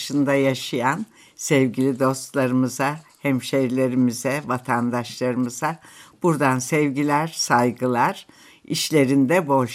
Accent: Kars, Turkey; Ve bu şehir kültürünü ben hep Kars'ta yaşadım. Gerçekten bir kent kültürü içinde büyüdük.

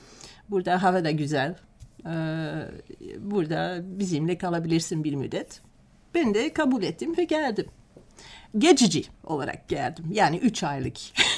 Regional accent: Antwerp, Flanders, Belgium; Ve 1960'da Belçika'da doğdum. Anvers şehrinde. Orada yaşadım, okudum, üniversiteye gittim.

